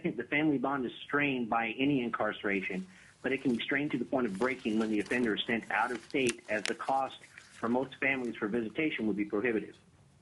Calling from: Casa Grande, Arizona, United States; I am representing myself. I'm calling from Casa Grande, Arizona, but I was a formerly incarcerated prisoner in the state of Alaska from 1994 to 2019.

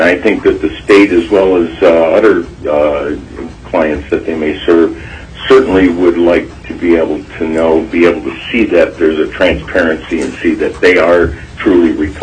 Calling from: North Pole, Alaska, United States; I'm calling from North Pole.

